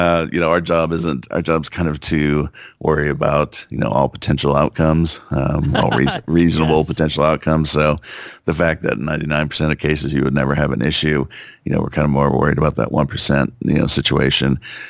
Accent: San Diego, California, United States; I went through, the harsh childhood of growing up in San Diego, living by the beach for the first 16 years of my life or whatever.

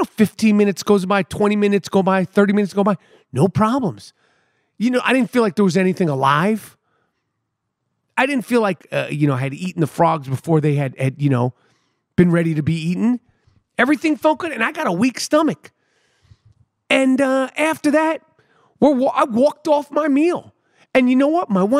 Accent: New York City, New York, United States; Growing up in New York City, they probably still have it.

